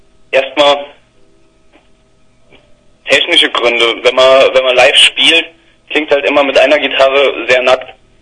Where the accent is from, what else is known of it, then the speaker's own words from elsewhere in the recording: Mittelreidenbach, Rhineland-Palatinate, Germany; wir sind alle hier aus Mittelreidenbach, haben die meiste Zeit von unserem Leben davor hier gebracht.